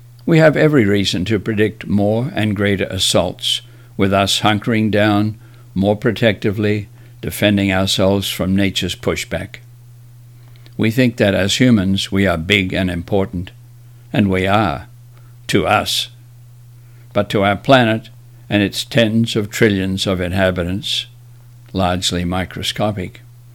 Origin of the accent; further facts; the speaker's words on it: Australia; now in United States; I was raised in Australia when the term half-breed meant half Australian Aboriginal and half Caucasian.